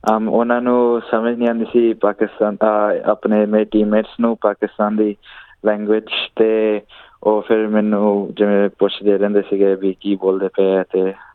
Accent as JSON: {"language": "Punjabi", "country": "Australia", "tie": "born or raised there", "also_born_or_lived": "Punjab, India", "said": "ਨਹੀਂ, ਮੈਂ ਪੰਜਾਬ ਦੇ ਵਿੱਚ ਪੈਦਾ ਹੋਇਆ ਸੀਗਾ, ਪਰ ਮੈਂ 7 ਮੰਥਸ ਦਾ ਸੀਗਾ ਜਦੋਂ ਆਸਟ੍ਰੇਲੀਆ ਦੇ ਵਿੱਚ ਆ ਗਿਆ ਸੀਗਾ।"}